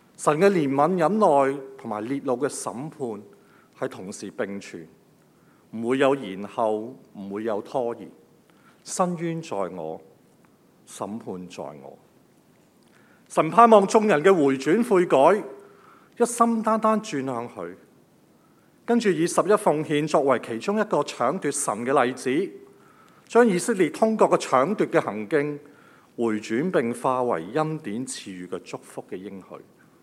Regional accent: China; 不知道大家有没有听过我们中国人有句说话

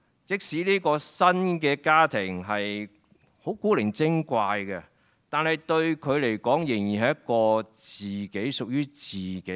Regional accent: Hong Kong; 对我哋呢班喺香港出世嘅人，我哋或者冇呢种咁嘅乡情乡愁啊，但其实我哋早就当呢个我哋嘅城市啦，系我哋嘅乡下嚟噶

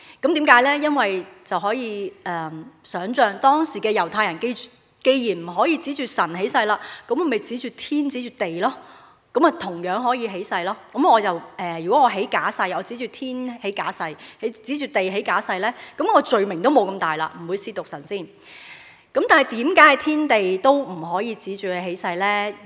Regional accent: Hong Kong; 少个，我哋香港人冇呢个文化

